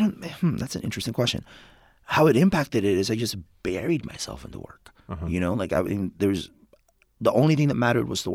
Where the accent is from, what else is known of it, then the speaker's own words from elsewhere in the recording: California, United States; Because, you know, I'm from the Bay Area. I dress like this all the time, right?